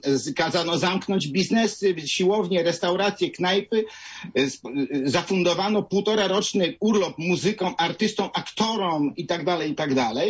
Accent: Poznań, Greater Poland Voivodeship, Poland; ja również jestem poznaniakiem. Czuję się bardzo mocno związany z Wielkopolską.

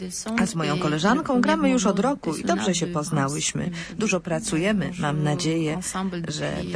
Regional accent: Belarus; now in Paris, France; przyjechałam z Białorusi, studiuję w Paryżu

